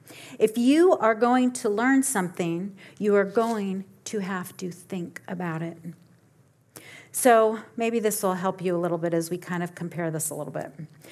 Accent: Papua New Guinea; I think about growing up in New Guinea

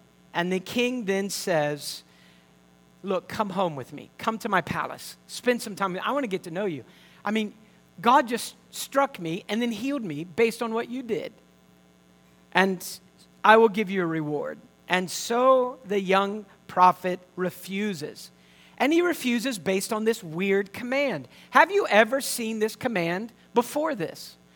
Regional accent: Mississippi, United States; I'm from Mississippi. And Mississippi doesn't really have much bragging rights, do we?

